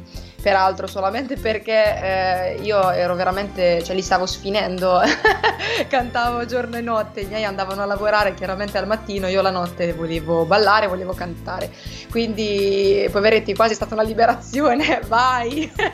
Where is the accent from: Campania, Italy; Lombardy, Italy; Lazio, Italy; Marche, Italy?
Marche, Italy; Urbino; vengo da Urbino, questo l'hai giustamente già anticipato tu. Ho 27 anni